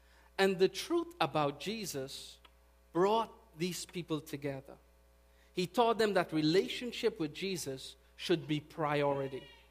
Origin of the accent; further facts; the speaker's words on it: Guyana; I do have an accent. I'm from Guyana.